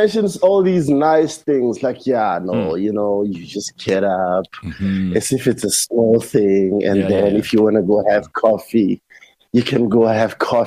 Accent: Botswana; I'm from a desert. I'm from Botswana. Botswana is as hot as you can imagine.

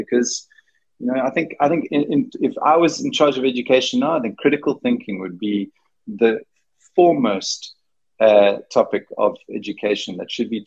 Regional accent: Denmark; my whole family is Danish. I come from Denmark. My lineage is Danish, and my dad was born in born and raised in a small island called Ærøskøbing and the town is called Ærøskøbing

